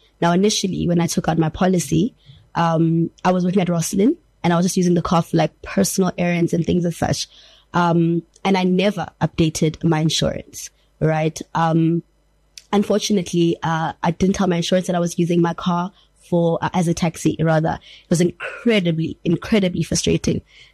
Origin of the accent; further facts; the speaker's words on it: Pretoria, Gauteng, South Africa; I'm from Pretoria.